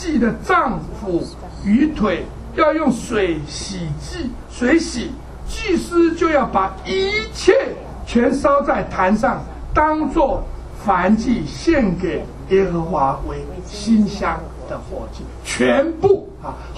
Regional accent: China; 你知道我们中国人还喜欢吃脖子好像啊

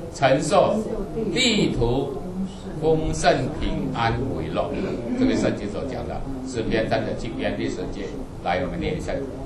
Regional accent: Indonesia; 我们印尼人最喜欢是戴那个的

